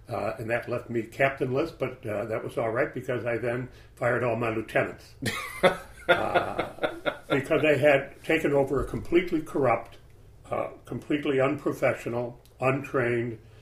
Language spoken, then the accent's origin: English; Chicago, Illinois, United States; I'm a Chicagoan by birth and by life. I've never left this area.